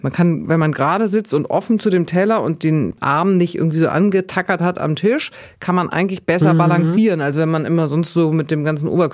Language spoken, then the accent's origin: German; Bavaria, Germany; Ich komme ja aus Bayern mit sehr viel Wurst und Brot und Käse und so.